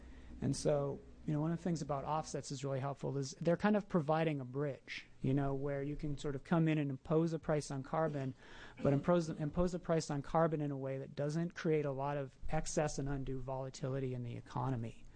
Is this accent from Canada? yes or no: yes; Canada; I'm Canadian